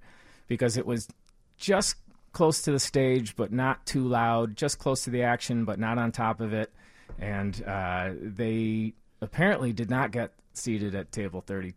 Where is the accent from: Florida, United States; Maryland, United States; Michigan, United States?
Michigan, United States; Birmingham; A suburb of Detroit called Birmingham.